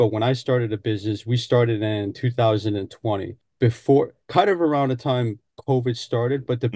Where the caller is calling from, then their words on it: New Jersey, United States; I'm calling in from New Jersey, right outside New York City.